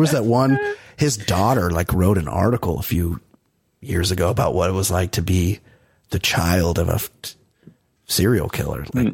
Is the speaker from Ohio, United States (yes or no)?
yes; Ohio, United States; As Brian likes to point out, my home state of Ohio seems to be the number one birthplace of serial killers.